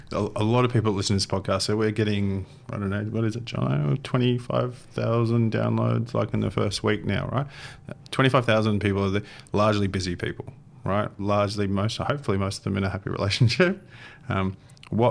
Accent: Melbourne, Victoria, Australia; My brother, I'm from Melbourne.

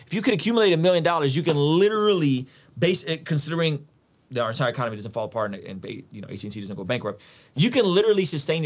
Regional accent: Russia; I grew up in Soviet Russia. People don't know this about me. I grew up under, you know, Soviet communist Russia.

